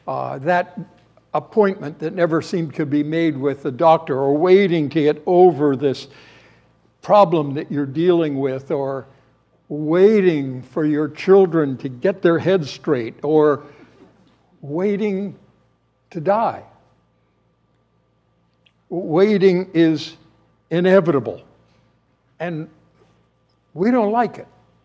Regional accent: Canada; In my home country, Canada's got a program called Medical Assistance in Dying.

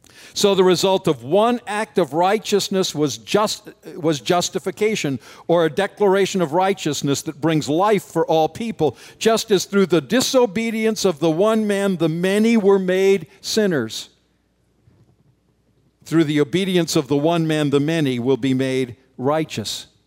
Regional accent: Canada; It's interesting to me because growing up in Canada, the people who didn't join in that are called the United Empire Loyalists.

